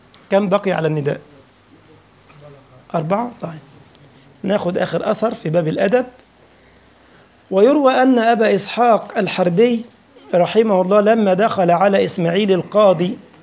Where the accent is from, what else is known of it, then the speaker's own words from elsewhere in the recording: Egypt; فكان في خواجة عندنا في مصر قديما يعني